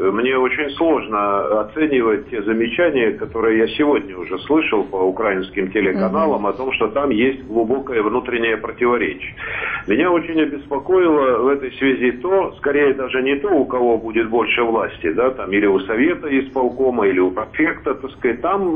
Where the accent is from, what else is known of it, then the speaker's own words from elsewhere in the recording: Russia; после года, так сказать, в Москве, у нас на родине